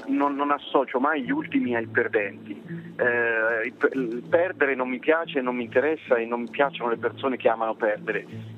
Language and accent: Italian; Forte dei Marmi, Tuscany, Italy; born there; io sono nato a Forte dei Marmi, adesso ci vivo metà anno, diciamo 6 mesi l'anno